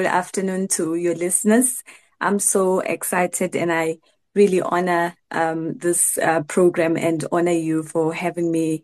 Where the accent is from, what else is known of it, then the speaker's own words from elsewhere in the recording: Eswatini; moved away as an adult; now in South Africa; but I come from Eswatini. I was born and bred in Eswatini and I moved to South Africa in 2013.